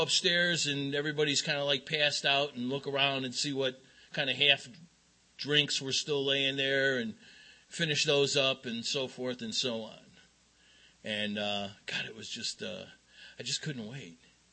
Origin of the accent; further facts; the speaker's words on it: Chicago, Illinois, United States; I grew up in Chicago, and unlike the first speaker, I'm an Irish Catholic from Chicago, and my family loved to drink.